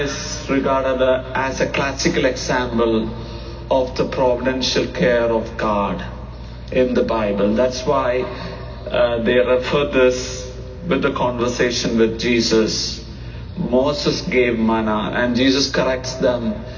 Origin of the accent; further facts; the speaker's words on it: India; English is a second language; now in United States; So it's all because of my language issues. I'm from India